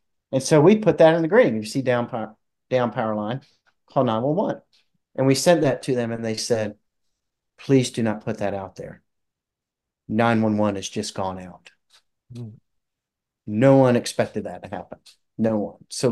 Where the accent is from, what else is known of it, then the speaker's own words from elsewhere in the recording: Charleston, South Carolina, United States; So I'm from Charleston, South Carolina. Hurricanes are the major thing we worry about.